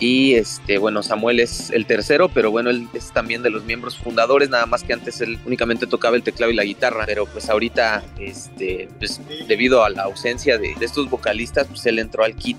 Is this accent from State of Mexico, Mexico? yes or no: yes; Ecatepec, State of Mexico, Mexico; Sí, es correcto, somos de Ecatepec.